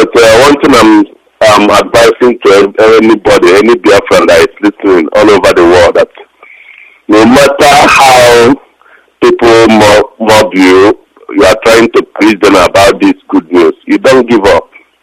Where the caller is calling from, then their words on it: Sweden; I'm calling from Sweden.